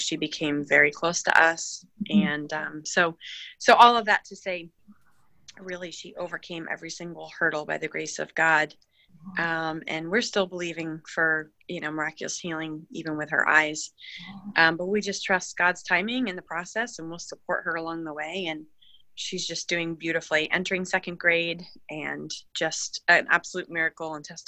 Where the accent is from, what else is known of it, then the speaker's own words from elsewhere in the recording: New York, United States; being a New Yorker, I had went through a range of emotions